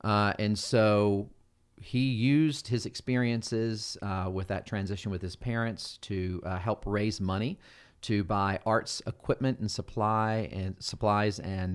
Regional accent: Carrollton, Georgia, United States; So I grew up here in Carrollton and moved away for almost 30 years, and had the good privilege to come back to serve as the head of school for Oak Mountain Academy about 7 years ago.

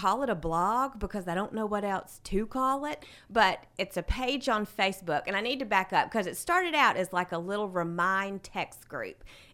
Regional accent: Carrollton, Georgia, United States; Okay, well … I was born and raised in Carrollton, Georgia. And for those who want more specifics, I was born at Tanner Medical Center. I graduated from Carrollton High School.

